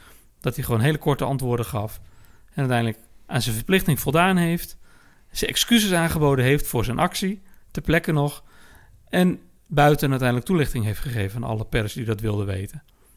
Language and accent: Dutch; Netherlands; Nee, maar jongens, wij zijn allemaal, wij zijn Nederlander. Wij zijn vrij opgevoed in wat wij wel en niet kunnen zeggen.